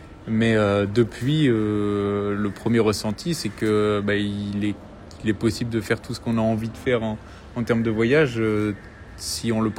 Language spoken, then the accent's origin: French; Chambéry, Auvergne-Rhône-Alpes, France; 32 ans bientôt, je crois, et voilà, je suis originaire de Chambéry.